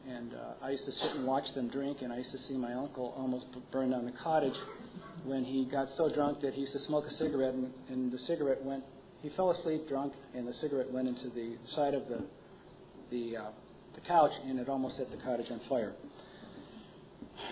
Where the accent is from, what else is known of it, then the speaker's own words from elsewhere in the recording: Niagara Falls, New York, United States; Growing up in Niagara Falls in the 1950s was a trip. It really was. I lived on the corner of 25th and Welch Avenue in Niagara Falls, New York.